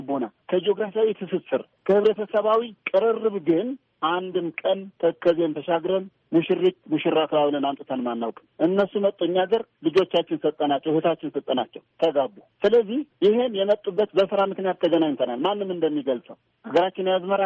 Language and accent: Amharic; Humera, Tigray, Ethiopia; እኔ ሁመራ ነው ያደግኩት። ከትግራይ ልጆች ጋርም ከኤርትራውያንም ከሌሎች ብሔር ብሔረሰቦች ጋርም አብሬ አድጋለሁ።